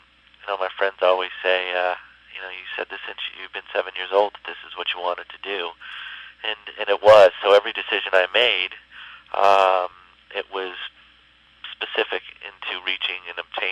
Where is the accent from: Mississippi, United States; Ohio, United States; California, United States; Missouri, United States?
California, United States; Mammoth Mountain; And I was born and raised in Mammoth Mountain, California